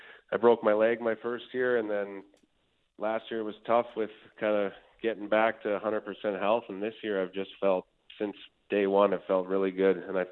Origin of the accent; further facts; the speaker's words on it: Vernon, British Columbia, Canada; also born or lived in Calgary; I was born in Calgary and spent the first 6 years in Calgary, and then we moved to Vernon.